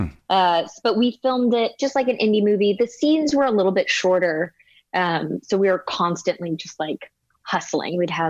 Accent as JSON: {"language": "English", "town": "Denver", "region": "Colorado", "country": "United States", "lives_now": "Brooklyn, United States", "said": "I'm from Colorado."}